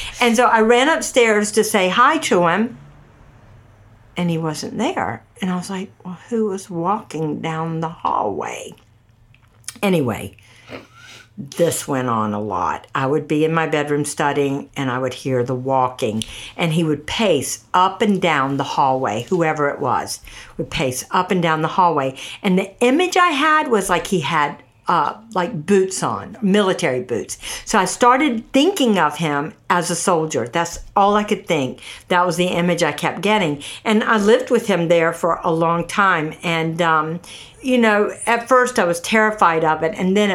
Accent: Durham, North Carolina, United States; I said, "Oh, I grew up in Durham. Where in Durham does she live?"

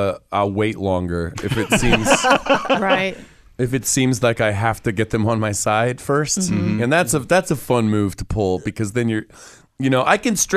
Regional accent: Atlanta, Georgia, United States; born or raised there; also born or lived in Nebraska / Los Angeles

